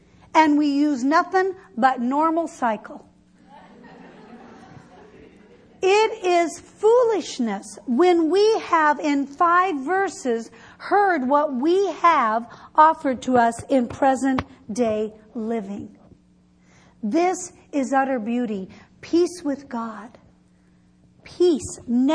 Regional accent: Midwest, United States; Can you tell I'm from the Midwest? Warsh.

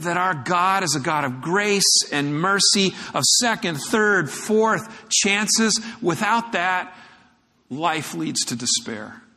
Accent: California, United States; I grew up in Orange County, and I was in the shadow of Anaheim Stadium, where the California Angels at that time played.

